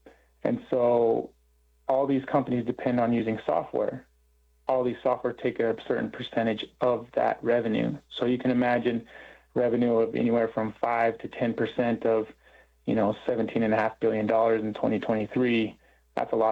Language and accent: English; Kent, Arizona, United States; because I'm from Kent, Arizona on the Navajo Nation. And so we started out kind of in my homeland